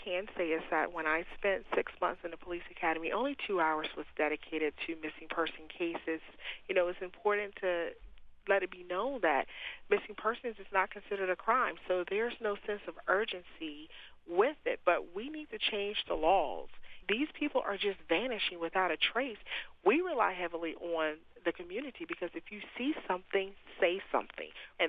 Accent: Spartanburg, South Carolina, United States; a young lady who went missing from Spartanburg, South Carolina, my hometown.

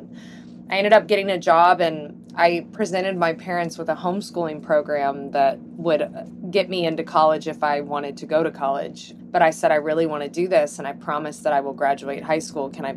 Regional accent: Ohio, United States; I grew up near Cincinnati, so I saw a lot of the opportunities that would come through Cincinnati

